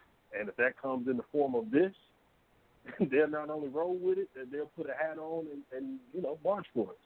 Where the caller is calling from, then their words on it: Atlanta, Georgia, United States; Well, I'm in Atlanta, bro.